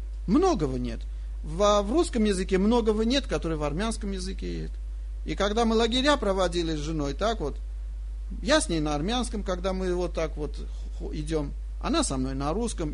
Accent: Armenia; Я армянин, моя жена русская.

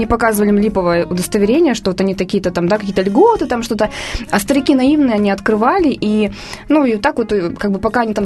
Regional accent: Yekaterinburg, Sverdlovsk Oblast, Russia; now in Moscow, Russia; Я приехали мы из Екатеринбурга в Москву поступать

